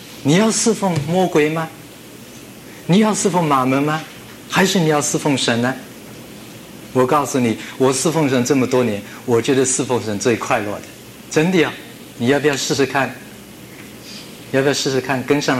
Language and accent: Chinese; China; 我们中国人讲中英文一起来。